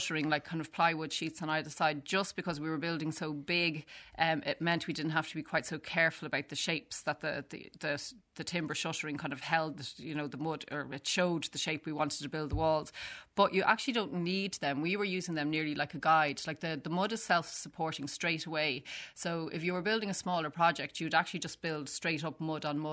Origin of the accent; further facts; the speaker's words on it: Dublin, Leinster, Ireland; I grew up in Dublin